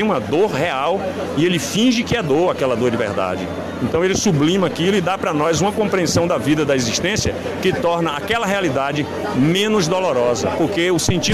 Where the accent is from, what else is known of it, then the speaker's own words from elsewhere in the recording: Itabuna, Bahia, Brazil; é um canto que desde criança eu via nas feiras livres, lá na Mangabinha, em Itabuna. Eu nasci no Alto da Lua, que é um ponto alto do bairro da Mangabinha.